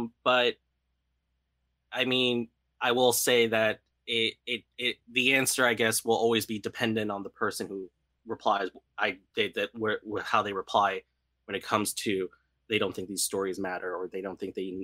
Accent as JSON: {"language": "English", "country": "United States", "tie": "born or raised there", "said": "because I am born and raised in the United States, so I have a lot of Western influences in my upbringing. But I am also a first generation American"}